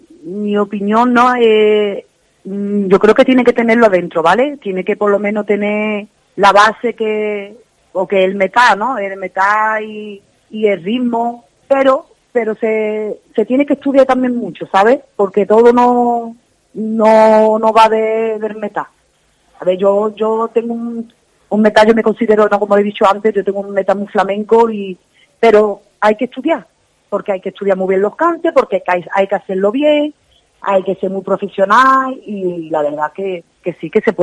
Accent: Montpellier, Occitania, France; now in Málaga, Spain; Y después me fui para Málaga, que yo soy francesa.

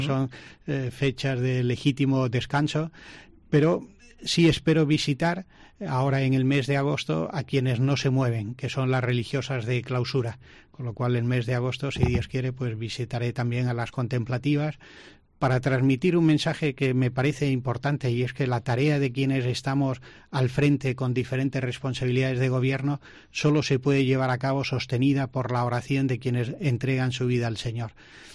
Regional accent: Granada, Andalusia, Spain; volver a Granada, donde volver a Andalucía, en Granada siempre ha estado mi familia, pues es volver a mi tierra.

